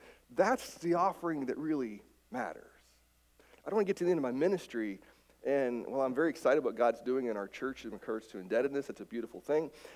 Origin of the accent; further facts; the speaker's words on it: West Virginia, United States; Prickett's Creek flows right by my grandmother's house. And as a kid, I grew up on playing in Prickett's Creek